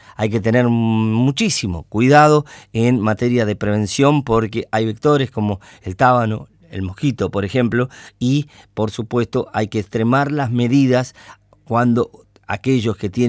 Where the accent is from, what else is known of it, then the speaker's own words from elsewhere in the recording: Cerrito, Entre Ríos, Argentina; Hoy, por ejemplo, yo soy de Cerrito, hoy hay fiesta de la tradición